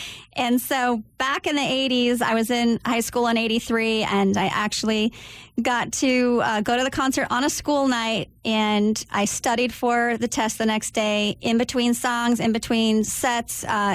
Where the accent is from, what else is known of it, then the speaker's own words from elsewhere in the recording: San Jose, California, United States; Growing up in San Jose, my sister Terry and I would have to walk from our house to the end of the road to our bus stop